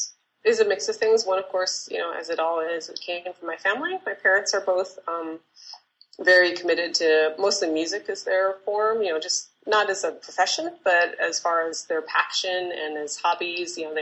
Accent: Pierre, South Dakota, United States; where I grew up in Pierre, South Dakota, we had like a concert series

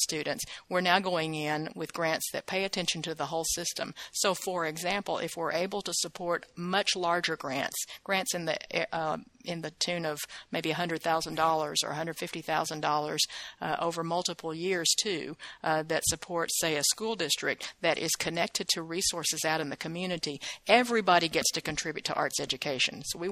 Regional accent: the South, United States; just like we shared about how being Chinese and being in growing up in the South is honoring different perspectives at the same time.

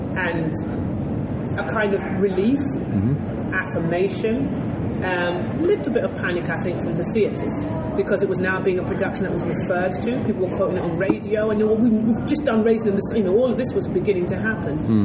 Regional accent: United Kingdom; again, I'm from the United Kingdom, so my upbringing is, you know, I'm one of a thousand.

